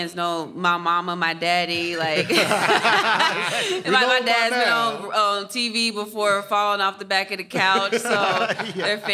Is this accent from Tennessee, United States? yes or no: yes; Knoxville, Tennessee, United States; I mean, being in my home state, Tennessee, it's like a family reunion. It's a homecoming. And I'm from Knoxville, Tennessee, but my mom is actually from Nashville, Tennessee.